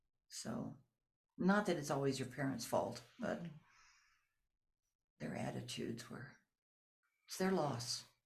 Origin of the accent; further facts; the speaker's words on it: Los Angeles, California, United States; when I was growing up in Los Angeles with her, our house was always full of artists and painters and flamenco dancers